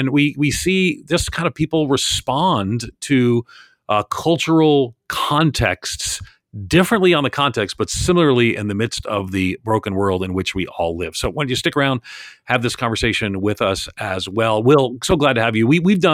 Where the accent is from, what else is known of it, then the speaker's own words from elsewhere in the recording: New York, United States; You know, I grew up outside of New York City.